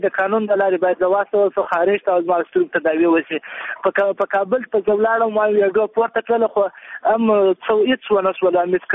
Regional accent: Afghanistan; ځکه چې زه یو افغان یم، ما د وطن د دفاع لپاره خپل وینه توی کړې.

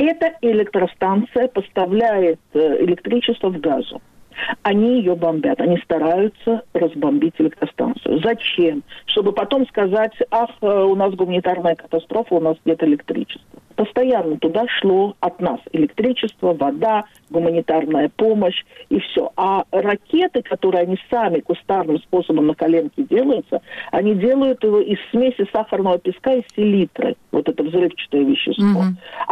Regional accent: Baku, Azerbaijan; now in Israel; Я из Баку, да, я из Баку.

